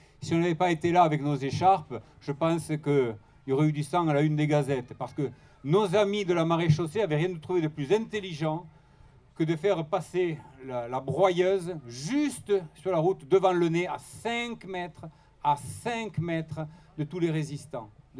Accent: Albi, Occitanie, France; je suis d'ici. Je suis né à Albi. Ces collines, c'est mes collines de Pagnol à moi. J'ai crapahuté entre Gaillac et Cordes pendant toute mon enfance.

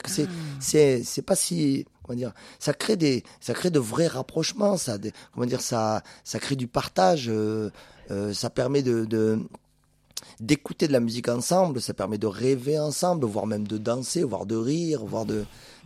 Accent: Algeria; also born or lived in France; juste le fait de dire je suis algérien et français, donc il faut que je trouve un équilibre entre les deux.

